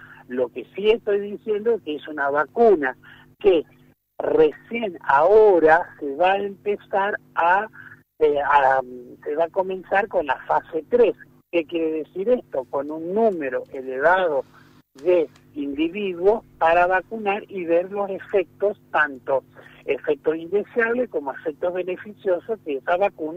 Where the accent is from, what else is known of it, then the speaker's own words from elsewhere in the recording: Argentina; yo como ciudadano argentino